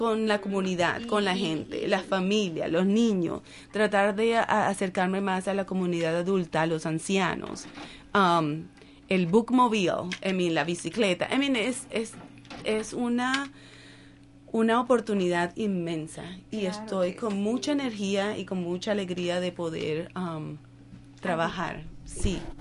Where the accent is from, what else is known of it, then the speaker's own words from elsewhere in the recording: Colombia; now in Northfield, United States; Cuando yo me mudé aquí a Northfield, no hablaba nada de inglés, cero español. Vine desde Colombia y empecé a tomar clases de inglés en la comunidad.